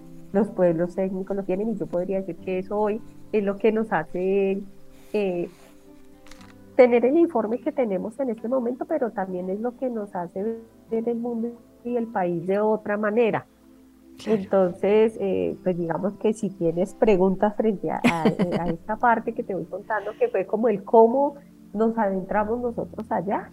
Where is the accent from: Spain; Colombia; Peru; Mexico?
Colombia; también creo que nos sensibilizó de otra manera como colombianos y colombianas